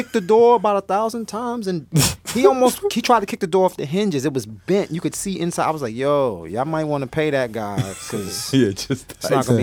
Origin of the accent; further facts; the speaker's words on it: Brownsville, New York, United States; Like, you think you could talk crazy to me, but I'm from Brownsville.